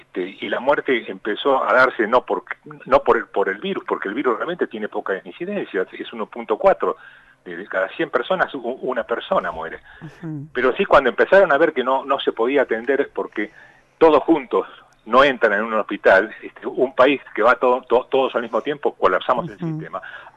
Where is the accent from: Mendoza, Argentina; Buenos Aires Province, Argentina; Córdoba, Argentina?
Buenos Aires Province, Argentina; Coronel Dorrego; now in Buenos Aires, Argentina; escribí a las pocas horas que el virus entró en Coronel Dorrego. ¿Eh? No, cuando lo escribí pensé en mi pueblo